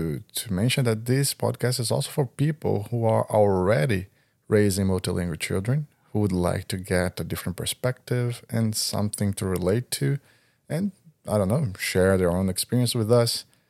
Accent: Brazil; English is a second language; moved away as an adult; now in Canada; I'm Brazilian, born and raised in Brazil.

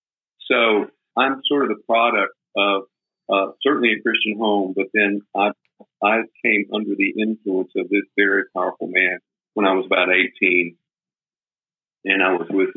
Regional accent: Nashville, Tennessee, United States; because again, I grew up in Nashville, and musicians are losers.

